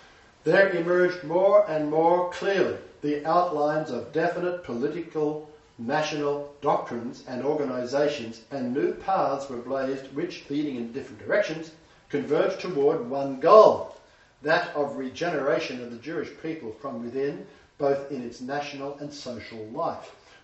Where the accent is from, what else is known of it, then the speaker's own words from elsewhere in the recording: Australia; I am a Jew, but I am an Australian Jew.